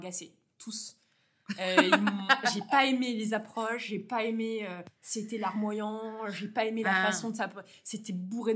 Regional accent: Normandy, France; Mais ouais, je suis du Cotentin. J'étais en Normandie et donc, je suis fait mon collège, mon lycée là-bas.

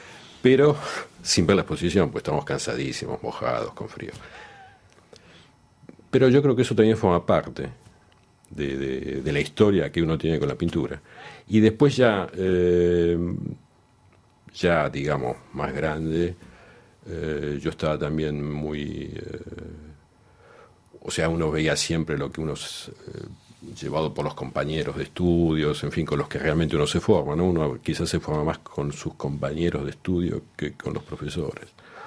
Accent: Argentina; lo que pasa es que cuando tú vienes, por ejemplo, de un país como Argentina, uno se ha educado mucho con reproducciones

